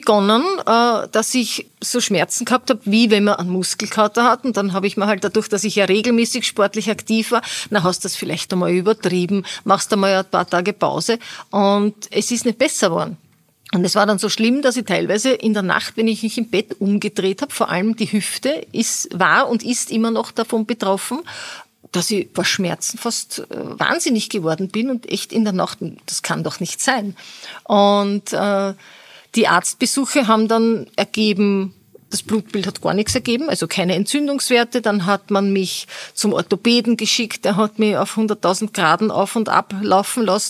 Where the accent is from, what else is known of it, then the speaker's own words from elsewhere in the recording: Vienna, Austria; born there; now in Feldkirch, Austria; ich bin gebürtige Wienerin und vor 3 Jahren und ein bisschen was mit meinem aus Feldkirch stammenden Mann von Wien nach Feldkirch gezogen.